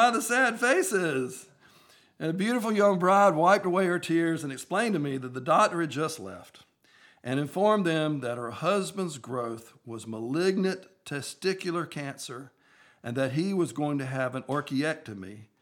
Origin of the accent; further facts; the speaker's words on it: Laurel Hill, North Carolina, United States; Nothing in my life growing up in Laurel Hill, North Carolina, thinking I would be a businessman, had prepared me for this